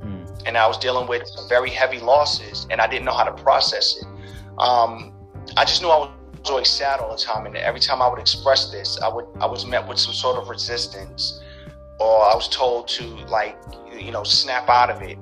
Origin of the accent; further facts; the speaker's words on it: New York, United States; But growing up in New York in that time, I mean, it was a little rough, you know.